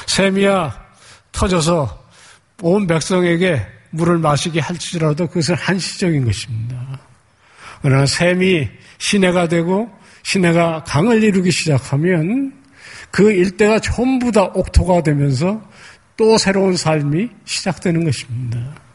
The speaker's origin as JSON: {"language": "Korean", "region": "Seoul", "country": "South Korea", "tie": "born or raised there", "said": "저는 70년대 초반에 한강이 내려다 보이는 응봉동이라는 곳에 살았는데요."}